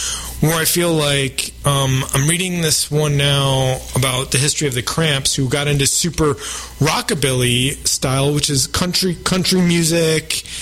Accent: New York, United States; I grew up in New York State. My dad was in the Air Force

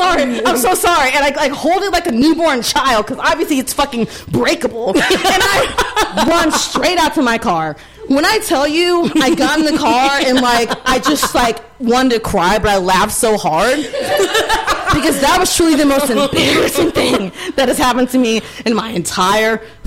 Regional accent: Texas, United States; Again, I am from Texas.

